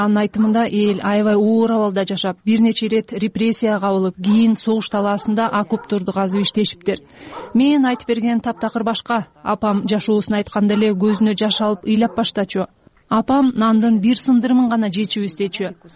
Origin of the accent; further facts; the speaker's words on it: Kazakhstan; now in Kyrgyzstan; Биз бул жака 1981 жылы ата-энебиз 6-1 тууганы менен Казакстандан көчүп келгенбиз. Атам орус улутунан, апам немис кызы болчу.